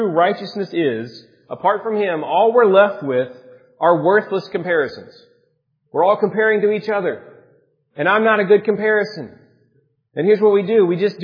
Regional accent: Alabama, United States; I grew up in Alabama.

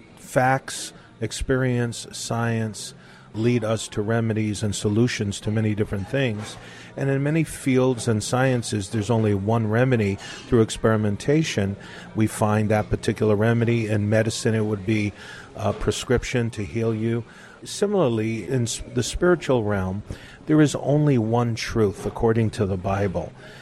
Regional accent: New York City, New York, United States; I'm from New York City, and the family moved to New Jersey.

